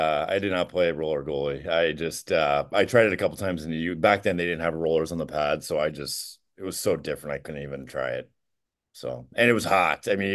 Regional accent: Florida, United States; also born or lived in Indianapolis; I was born in Indianapolis, but moved to South Florida at a very young age, and started playing roller hockey.

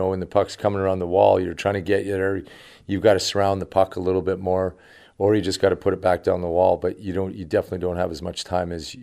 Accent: Western Canada, Canada; now in United States; we're obviously we grew up in Western Canada, but to be out in Northern California, it's a treat for us.

